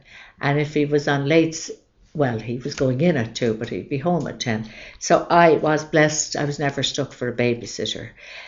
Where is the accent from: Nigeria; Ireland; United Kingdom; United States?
Ireland; Dublin, Leinster; my experience as a kid growing up in Dublin, in Drimna, in the 50s and 60s, well equipped me to understand people